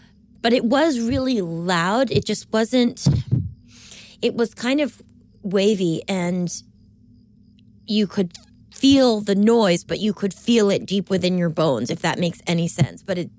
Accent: Baltimore, Maryland, United States; I am 31 years old. I'm from Baltimore, and I'm dying.

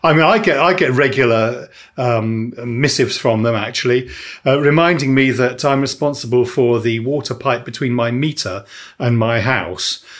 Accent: United Kingdom; We are British, after all, it's bound to crop up.

